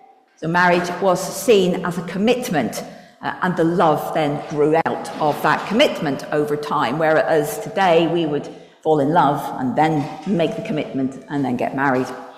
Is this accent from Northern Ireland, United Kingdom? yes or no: yes; Belfast, Northern Ireland, United Kingdom; Right, so I'm just back from a holiday I'm from Belfast, so we were over visiting my family.